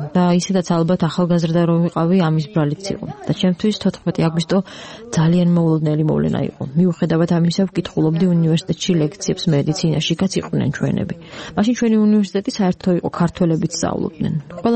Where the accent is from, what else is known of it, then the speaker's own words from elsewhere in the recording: Abkhazia, Georgia; რომ მე აფხაზი ვიყავი … მაგრამ ისინი მიხვდნენ, რომ აფხაზი ვარ